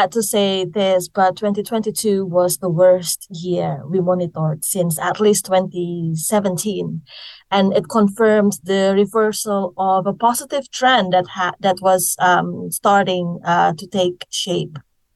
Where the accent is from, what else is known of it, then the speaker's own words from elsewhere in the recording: Indonesia; now in United Kingdom; I am originally from Indonesia, and I'm currently working and living in the UK.